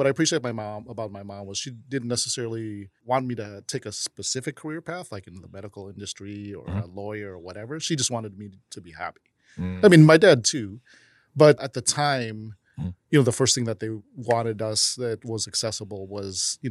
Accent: Chicago, Illinois, United States; also born or lived in Glendale Heights; I was born in Chicago, Illinois.

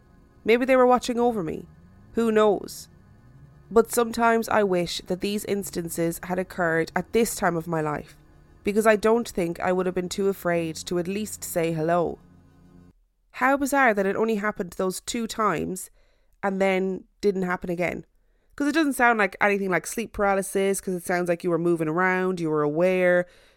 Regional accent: Bristol, South West England, United Kingdom; an area not far from my hometown of Bristol in the UK.

